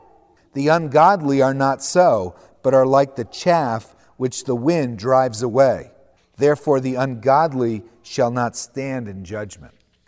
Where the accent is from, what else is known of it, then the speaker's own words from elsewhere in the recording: New Jersey, United States; I grew up in New Jersey, the Garden State, and I never saw a cow until I was like 15 or so.